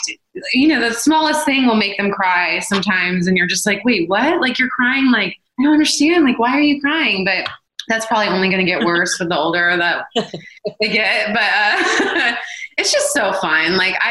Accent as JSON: {"language": "English", "town": "Atlanta", "region": "Georgia", "country": "United States", "tie": "born or raised there", "lives_now": "Los Angeles, United States", "said": "And like, I just feel like I grew up in Atlanta, Justin grew up in Louisiana"}